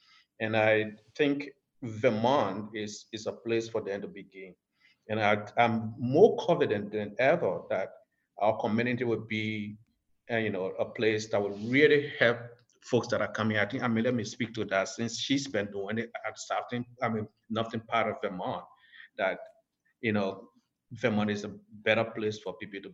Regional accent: Liberia; moved away; So I was born in Liberia. Liberia is a small West African country, western part of Africa, about a population of 6 million people.

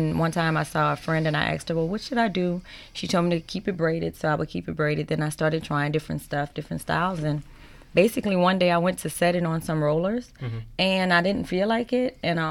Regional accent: Napoleonville, Louisiana, United States; No. I'm from Napoleonville, Louisiana.

